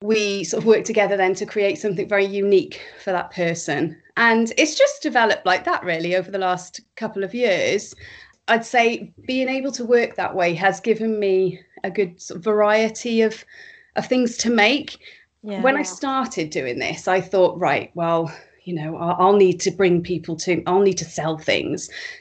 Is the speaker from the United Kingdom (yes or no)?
yes; Cardiff, Wales, United Kingdom; now in Northamptonshire, United Kingdom; I'm originally from Cardiff, and I now live in Northamptonshire with my husband.